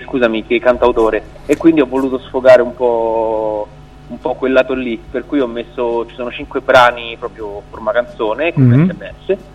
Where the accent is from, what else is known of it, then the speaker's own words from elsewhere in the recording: Rome, Lazio, Italy; now in Milan, Italy; Io sono romano, come si intuirà da come parlo, e solo che vivo a Milano da 3 anni